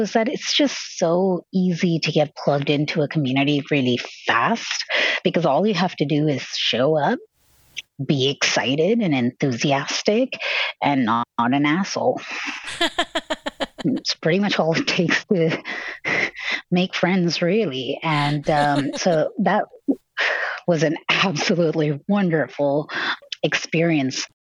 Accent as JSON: {"language": "English", "town": "Chennai", "region": "Tamil Nadu", "country": "India", "second_language": "English", "moved": "as an adult", "lives_now": "United States", "said": "I'm from Chennai, India. It's in South India. And that's where I did my schooling and I did my undergraduate in computer science and engineering."}